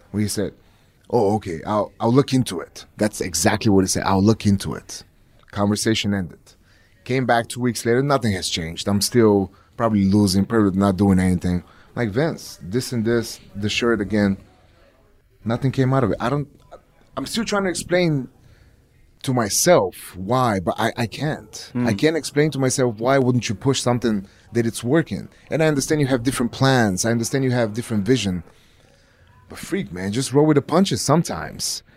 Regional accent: Plovdiv, Plovdiv Province, Bulgaria; Because the mayor of Bulgaria is going to give me the key of my hometown, Plovdiv.

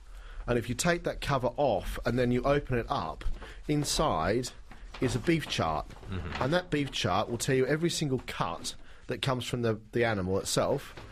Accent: Australia; now in London, United Kingdom; I'm an Aussie, absolutely.

